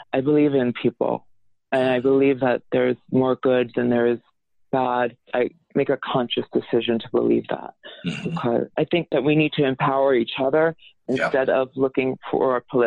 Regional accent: Brooklyn, New York, United States; born there; Bensonhurst, Brooklyn, which is a very, not a rough neighborhood in the sense of crime and stuff, but it was a very Italian immigrants.

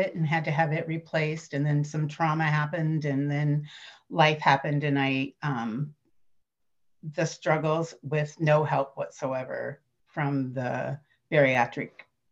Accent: Washington, United States; I'm from the Pacific Northwest, south of Seattle, about 30 miles.

